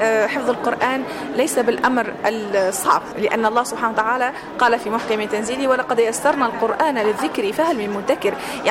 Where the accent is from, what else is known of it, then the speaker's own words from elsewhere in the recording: Tunisia; أصلي من تونس